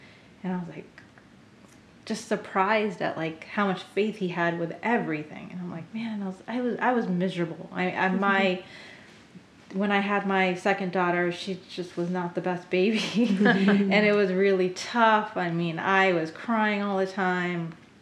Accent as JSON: {"language": "English", "town": "Boston", "region": "Massachusetts", "country": "United States", "tie": "born or raised there", "moved": "yes", "said": "I grew up in Boston for most of my life"}